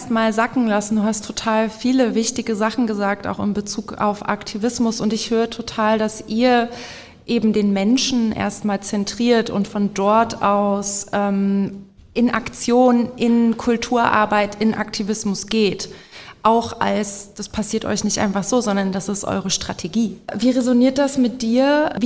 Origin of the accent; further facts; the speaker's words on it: East Germany, Germany; In Ostdeutschland, wo ich herkomme, gibt es dafür einen Begriff, das nennt sich sächsisches Hinterland.